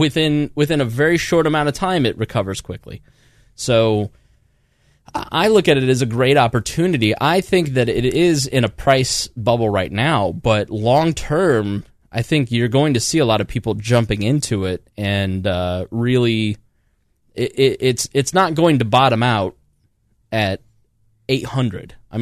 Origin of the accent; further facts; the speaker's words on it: Indiana, United States; We're from Indiana.